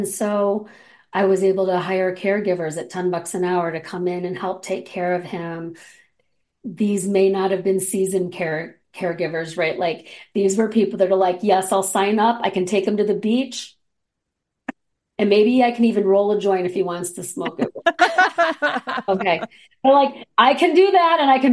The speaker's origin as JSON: {"language": "English", "town": "Detroit", "region": "Michigan", "country": "United States", "said": "I'm from the Detroit area. We were from Flint and Detroit, respectively, Novi area."}